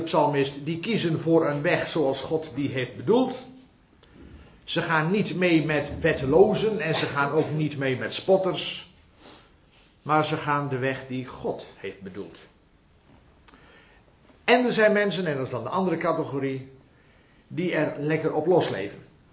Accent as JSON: {"language": "Dutch", "town": "Giethoorn", "region": "Overijssel", "country": "Netherlands", "tie": "born or raised there", "said": "Ik ben zelf opgegroeid in Giethoorn."}